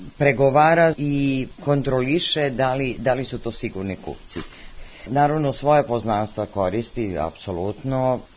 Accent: Zaječar, Zaječar District, Serbia; now in Rajac, Serbia; Ja sam iz Zaječara, nikakvih dodirnih tačaka sa vinogradarstvom

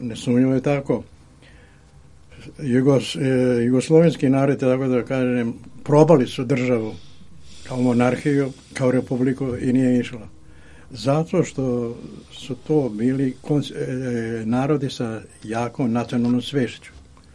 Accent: Vojvodina, Serbia; govorim kao stari Vojvođanin

